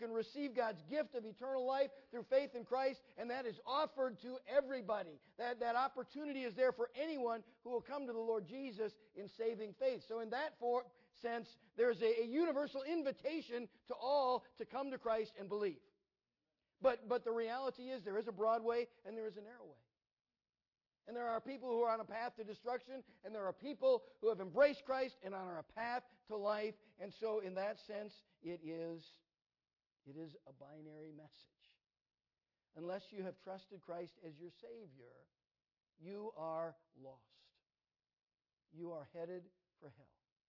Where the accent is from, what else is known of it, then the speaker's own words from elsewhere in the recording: Minnesota, United States; also born or lived in Wisconsin; But anyway, my wife and I grew up in Minnesota, and our family has lived in various places.